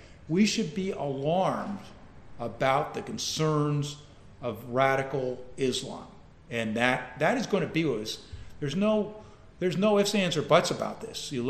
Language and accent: English; Yonkers, New York, United States; I grew up in New York, and I grew up in Yonkers, outside of Yonkers.